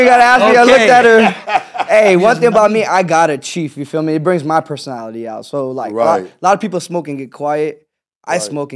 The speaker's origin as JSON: {"language": "English", "country": "Pakistan", "tie": "born or raised there", "lives_now": "Houston, United States", "said": "Man, growing up in Pakistan, me and my brother grew up with our mom and d"}